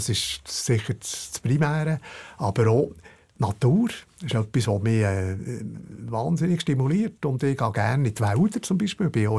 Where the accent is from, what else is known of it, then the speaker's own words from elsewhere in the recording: Bern, Switzerland; Ja, ich probiere natürlich als Berner, dass ich es nicht langweilig erzähle.